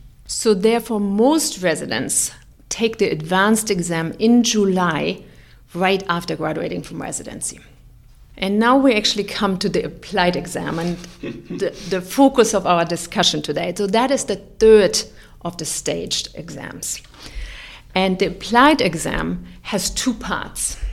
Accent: Germany; moved away as an adult; Originally, though, I'm from Germany. I went to medical school there

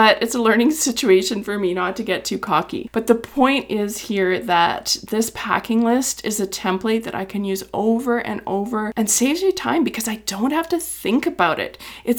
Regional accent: Canada; I'm actually not. I'm from Canada.

